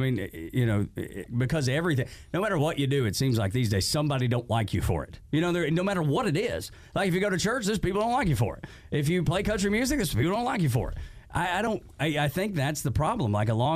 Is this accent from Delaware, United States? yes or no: no; Dalton, Georgia, United States; So I grew up in Dalton. So we would, you know, we didn't grow up terribly far apart.